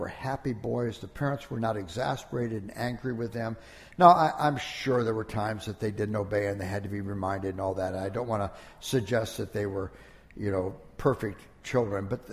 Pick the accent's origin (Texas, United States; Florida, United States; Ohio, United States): Ohio, United States; Toledo; When I was a kid, we grew up in Toledo, Ohio, and Toledo's an industrial town. It's a United Auto Workers city and a lot of factories because of the proximity to Detroit.